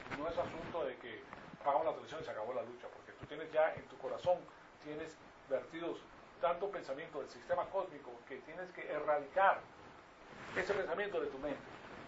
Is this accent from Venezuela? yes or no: yes; Venezuela; now in United States; hablando básicamente de Venezuela también, me crié en Venezuela, y hay mucha picardía